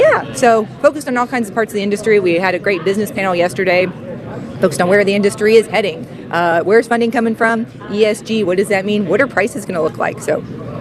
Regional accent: Indiana, United States; I grew up in Indiana, though. I went to a small school in Indiana

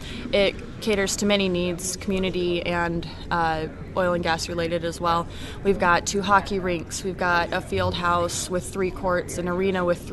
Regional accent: Washington, United States; I'm from Washington State.

